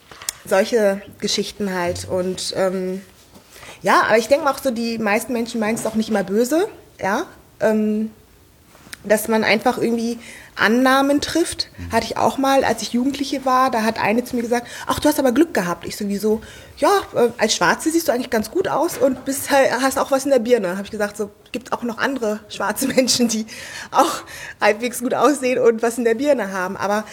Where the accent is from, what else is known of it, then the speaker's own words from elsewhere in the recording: North Rhine-Westphalia, Germany; Ich bin auch noch in der Voreifel aufgewachsen